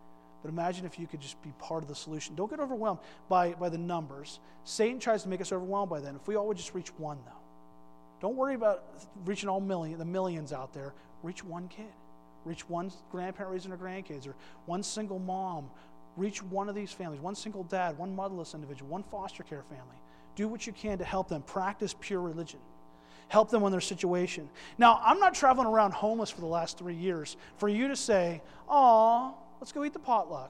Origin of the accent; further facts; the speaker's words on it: Pennsylvania, United States; moved away; also born or lived in Florida; Because I'm from Pennsylvania in a little area that calls it pop. And then that's where I grew up. And then I moved to Florida